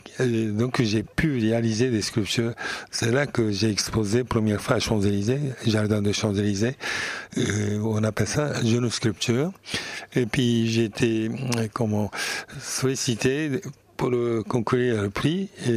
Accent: Niigata, Japan; born there; French is a second language; Je suis né à la ville qui s'appelle Niigata. C'est où je suis né, c'est à 30 km de la mer et 10 km, 20 km de la montagne. Donc je suis né entre la mer et la montagne.

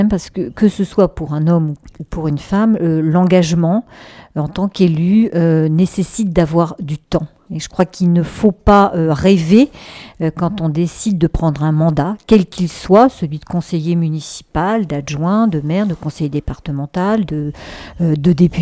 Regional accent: Centre-Val de Loire, France; grand canton de Saint-Lubin des Joncherets avec 47 communes dont je suis originaire, enfin du Thymerais, Thymerais, Drouais, Châteauneuf en Thymerais.

